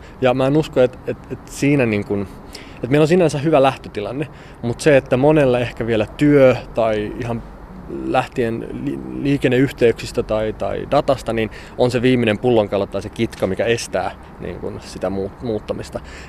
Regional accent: Nurmijärvi, Uusimaa, Finland; No, mä oon Nurmijärveltä tosiaan, Valkeryn pienestä kylästä. En maatilalla kasvanut, mutta molemmat vanhemmat on. Mun kaikki isovanhemmat on ollut maanviljelijöitä alun perin.

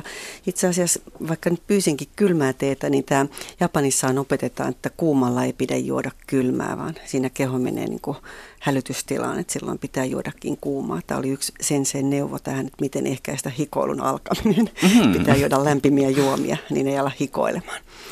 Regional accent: Kymenlaakso, Finland; mä oon Kymenlaaksosta sieltä Kymijoen varrelta

